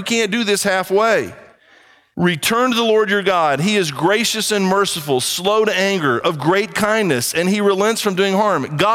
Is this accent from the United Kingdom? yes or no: no; Brazil; And I grew up in Brazil, and down there they have ants that march literally